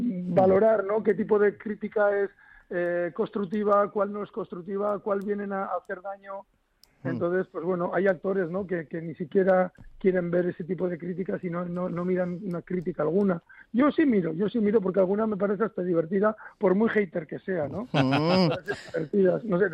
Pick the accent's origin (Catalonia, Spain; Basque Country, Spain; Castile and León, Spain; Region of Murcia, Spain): Basque Country, Spain; Muskiz; porque yo soy de Musquis